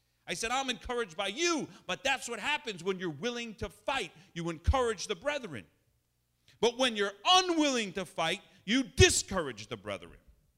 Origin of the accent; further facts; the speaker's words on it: New York, United States; And I grew up in Long Island. I know what it's like.